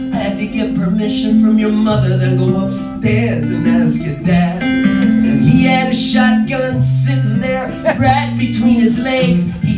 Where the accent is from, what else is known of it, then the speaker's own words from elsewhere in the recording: Halifax, Nova Scotia, Canada; born there; I was born in February 19th, 1960, in Nova Scotia, in Halifax, in the infirmary to the Sisters of Charity.